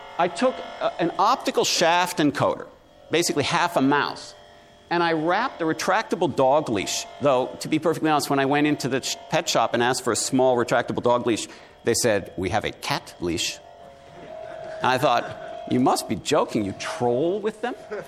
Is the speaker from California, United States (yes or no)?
no; Manhattan, New York, United States; I grew up in Manhattan. I know how to use space.